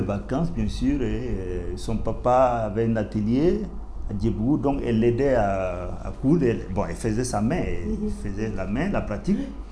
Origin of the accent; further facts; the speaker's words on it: Bobo-Dioulasso, Hauts-Bassins, Burkina Faso; now in Ouagadougou, Burkina Faso; parce que notre dialecte, je ne le comprenais pas bien, parce que j'ai grandi à Bobo.